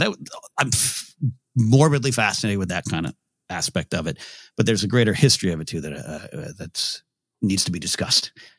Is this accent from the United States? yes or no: yes; United States; I drove up to my hometown and all along the 101 freeway and every overpass was a flag, a heart, a this and a that.